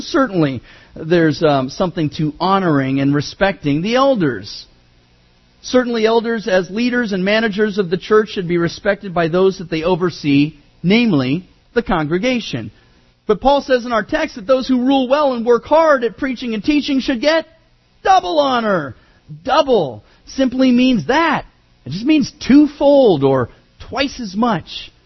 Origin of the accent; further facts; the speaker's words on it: Hayward, California, United States; which is, of course, now Rite Aid, where I grew up in Hayward.